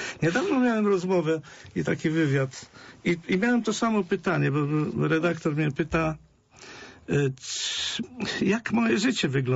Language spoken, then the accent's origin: Polish; Greater Poland Voivodeship, Poland; now in Świebodzin, Poland; jestem wielkopolaninem z dziada, pradziada i zawsze mile wracam do Poznania. Bo muszę powiedzieć, że ja mieszkam w Świebodzinie, czyli nazywają mnie Lubuszaninem